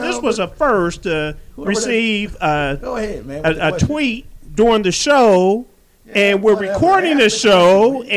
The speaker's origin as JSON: {"language": "English", "town": "Penn Hills", "region": "Pennsylvania", "country": "United States", "said": "Well, I was actually from Penn Hills, but go ahead."}